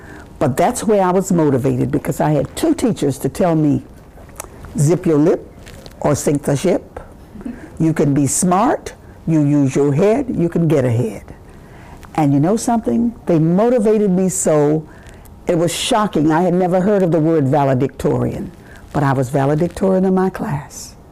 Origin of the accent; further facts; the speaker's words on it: Dublin, Georgia, United States; born there; I was born in Dublin, Georgia, the youngest of 10 children.